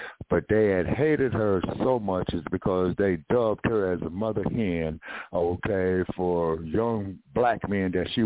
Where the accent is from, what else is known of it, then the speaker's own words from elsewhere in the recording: Los Angeles, California, United States; Oh, it's very weird. I grew up in Los Angeles, man.